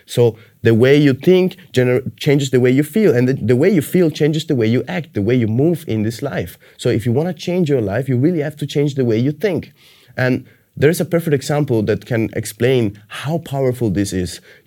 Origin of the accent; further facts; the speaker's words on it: Sicily, Italy; I grew up in Sicily, and it's a very traditional, very close culture with a lot of, in a sense, limitations and a lot of structures and traditional ways of thinking and mindset.